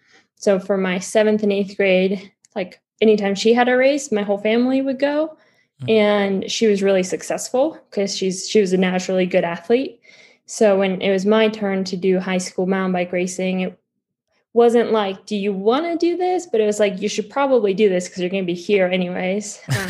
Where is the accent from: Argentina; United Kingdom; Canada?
Argentina; Patagonia; English is a second language; now in United States; when I was in Argentina, I grew up in the Patagonia. So the outdoors was really a way of life.